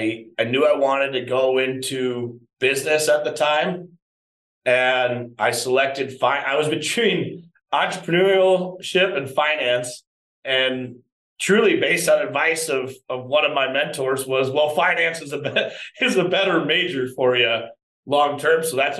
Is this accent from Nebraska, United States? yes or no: yes; Omaha, Nebraska, United States; now in Philadelphia, United States; No, I'm here from Omaha, but I ended up out east for school.